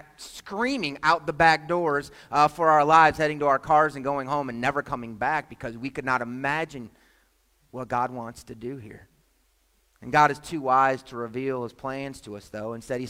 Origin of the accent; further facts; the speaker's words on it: Chicago, Illinois, United States; I'm from Chicago, and one of my favorite places in the world to walk is Michigan Avenue in downtown Chicago.